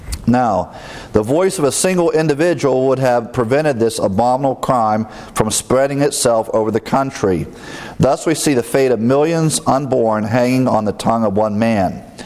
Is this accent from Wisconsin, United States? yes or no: no; Ohio, United States; did not allow anyone in those states to own slaves, including my home state of Ohio.